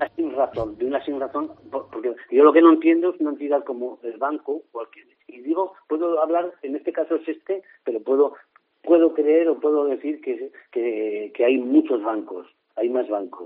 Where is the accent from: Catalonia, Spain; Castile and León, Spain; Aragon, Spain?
Aragon, Spain; habéis topado con una persona que es de Aragón y en mi tierra hay un dicho